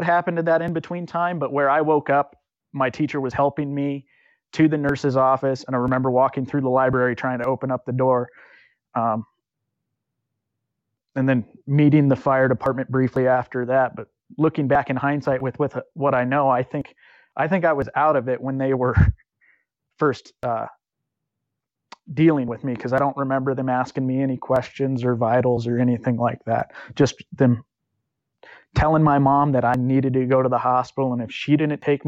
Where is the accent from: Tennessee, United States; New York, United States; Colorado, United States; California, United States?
Colorado, United States; Colorado Springs; also born or lived in Altus, Oklahoma; So I was born in Altus, Oklahoma, which is a small Air Force town in Oklahoma, like many places in Oklahoma. Both parents were Air Force when I was born. We moved to Colorado Springs around 2 years old.